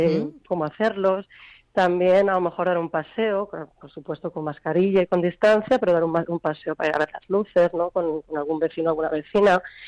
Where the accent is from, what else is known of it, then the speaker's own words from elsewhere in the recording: Germany; Spanish is a second language; porque yo soy alemán, digo, pero lo voy a perder si no lo practico